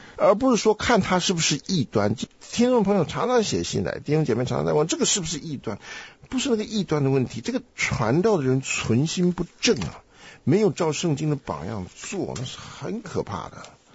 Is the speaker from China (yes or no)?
yes; China; 再加上我们中国人呢，对于什么是属灵啊，什么是与神亲近呢